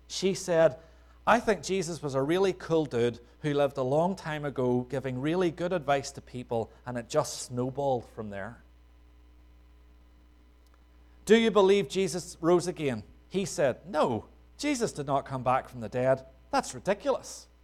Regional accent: Northern Ireland, United Kingdom; I grew up in Northern Ireland. The fields were full of sheep.

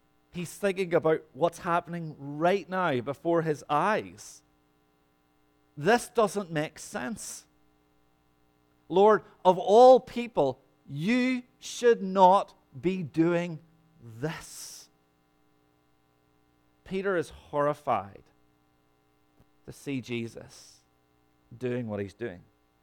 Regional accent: Ireland; I'm from Ireland. Guys from Ireland don't do massage, right?

